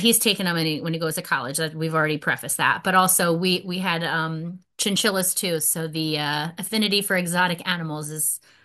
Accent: Atlanta, Georgia, United States; And once I graduated, I got a job in New Jersey. And so I just moved and I stayed up here. I'm originally from Atlanta.

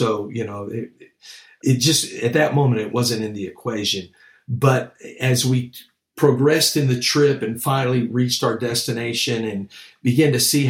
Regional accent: Houston, Texas, United States; I grew up in Houston.

